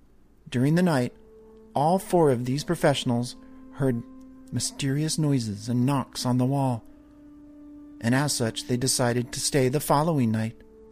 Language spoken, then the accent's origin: English; New Hampshire, United States; now in Washington State, United States; I currently live in Washington State, due to the military, but I grew up in New Hampshire.